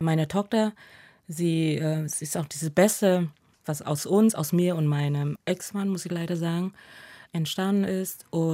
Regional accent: Vietnam; now in Germany; Und daher ist Vietnam zwar sehr weit für mich, meine Heimat, aber gleichzeitig, oder auch meine Wurzel

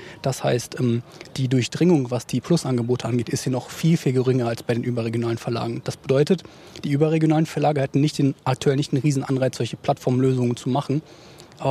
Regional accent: Iserlohn, North Rhine-Westphalia, Germany; born there; also born or lived in Essen / Dortmund / Frankfurt / Berlin; Ich bin in Iserlohn geboren. Ich habe in Essen studiert, in Dortmund, in Frankfurt gewohnt, in Berlin gewohnt, in Kiel gewohnt, in Flensburg gewohnt.

